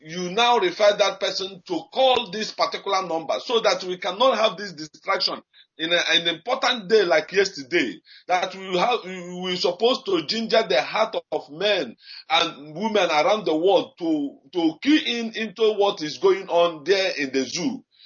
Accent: Umujoka, Nigeria; now in Dublin, Ireland; I'm calling from Dublin, Ireland. I come from Umujoka in Olu local government, Biafra land.

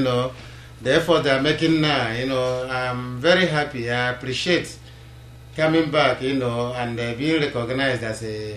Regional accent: Imo, Nigeria; now in Tel Aviv, Israel; I am from Imo State, Nkwere, in Olu. I live in Israel, in Tel Aviv

